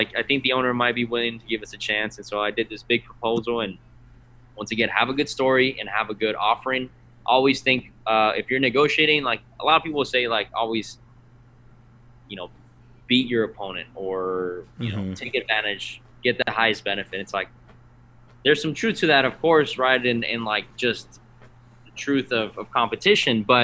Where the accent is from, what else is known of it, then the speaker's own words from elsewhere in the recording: Texas, United States; Texas, I came back to my roots, but I'm not from Austin. I'm from the Valley. Once again, I lived in San Antonio for a bit, but you know, we're Austin and San Antonio, two worlds apart.